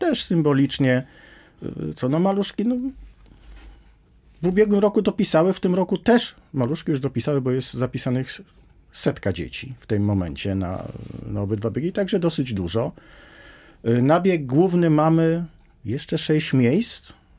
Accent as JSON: {"language": "Polish", "town": "Warsaw", "region": "Masovian Voivodeship", "country": "Poland", "said": "ja jestem warszawiakiem, stąd też był pomysł zorganizowania tego tutaj"}